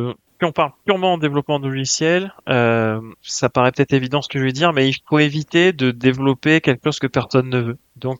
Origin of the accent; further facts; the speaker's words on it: France; ils savent même pas que je suis français, en fait.